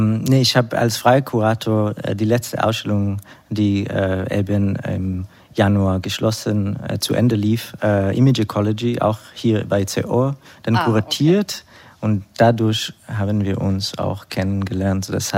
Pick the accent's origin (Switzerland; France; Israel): Israel; Jerusalem, Jerusalem District; now in Berlin, Germany; Erstmal in Jerusalem, wo ich geboren bin und aufgewachsen.